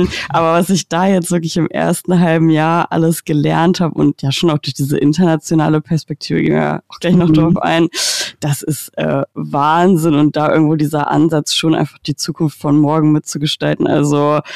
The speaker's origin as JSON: {"language": "German", "region": "Lower Saxony", "country": "Germany", "tie": "born or raised there", "lives_now": "Cologne, Germany", "said": "Also ich komme eigentlich auch aus der Nähe von Göttingen, da bin ich groß geworden und bin dann nach Köln gezogen für diese erste Position"}